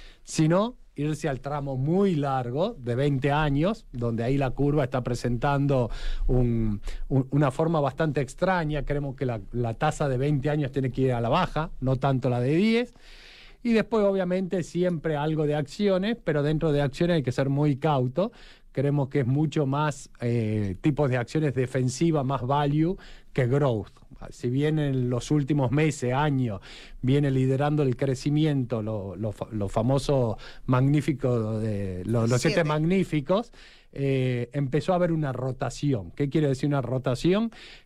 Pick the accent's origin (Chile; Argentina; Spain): Argentina; A ver, soy argentino, así que tengo opinión para todo.